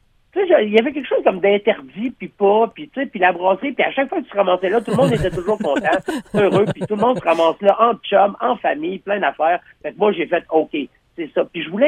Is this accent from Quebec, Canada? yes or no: yes; Quebec, Canada; J'étais un gars de cuisine, moi. Je viens de Gaspésie. Tout se passait dans la cuisine.